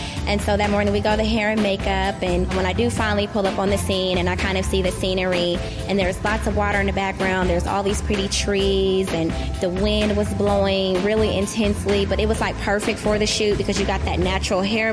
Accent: Omaha, Nebraska, United States; I'm originally from Omaha, Nebraska.

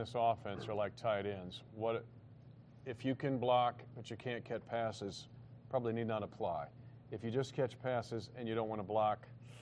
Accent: Smith Center, Kansas, United States; He's from my hometown of Smith Center, Kansas.

